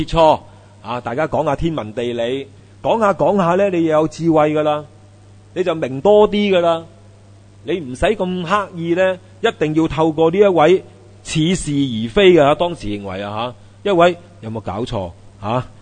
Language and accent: Cantonese; China; 所以为什么当时呢，我们中国人呢，就我们叫多数写诗啊，诗情画意啊，因为我哋喺内陆啊